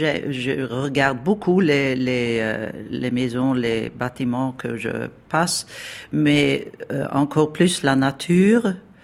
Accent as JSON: {"language": "French", "town": "Stockholm", "region": "Stockholm County", "country": "Sweden", "said": "mais aussi toujours revenir à Stockholm où j'ai mes racines."}